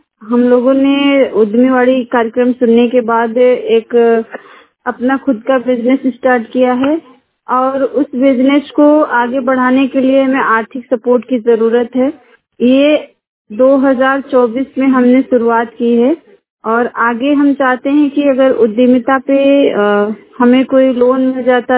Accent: Mirzapur, Uttar Pradesh, India; मेरा ग्राम सभा है पड़ा हनुमान और मैं मिर्जापुर की निवासी हूँ।

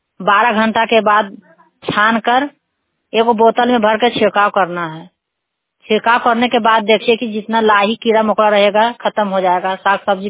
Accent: Bartara, Bihar, India; घर बरतारा है, दसवीं पंचायत के रहने वाली हूँ, नवादा जिला के देहाती तत्व में काम कर रही हूँ।

